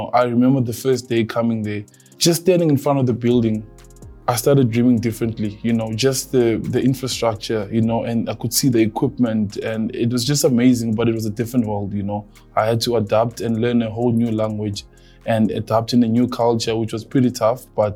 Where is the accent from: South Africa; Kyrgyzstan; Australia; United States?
South Africa; Port Elizabeth, Eastern Cape; now in Cape Town, South Africa; I'm from Port Elizabeth, but I stay in Cape Town now.